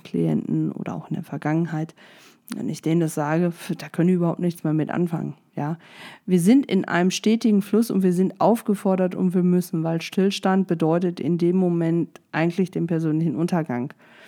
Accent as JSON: {"language": "German", "town": "Gelsenkirchen", "region": "North Rhine-Westphalia", "country": "Germany", "tie": "born or raised there", "said": "Ich weiß noch, als ich Abitur gemacht habe, gab es bei uns in Gelsenkirchen Feberöl."}